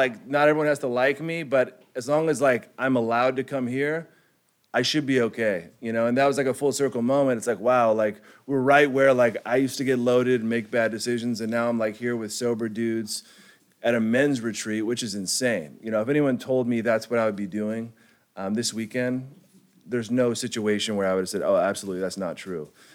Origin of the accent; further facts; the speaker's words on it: Venice, California, United States; also born or lived in New Zealand; I come from an Irish Catholic family. I grew up in Venice, and we moved around a lot.